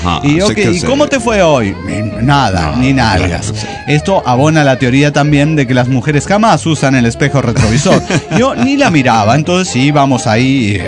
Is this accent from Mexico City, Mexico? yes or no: yes; Mexico City, Mexico; now in Tijuana, Mexico; Yo soy del DF, en realidad, pero estoy aquí en Tijuana.